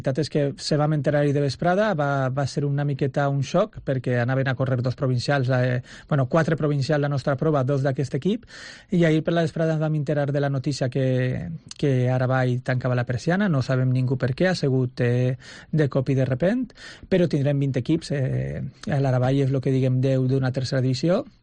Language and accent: Catalan; Onda, Valencian Community, Spain; al final jo sóc d'Onda i sempre pensa el meu poble en portar-lo allí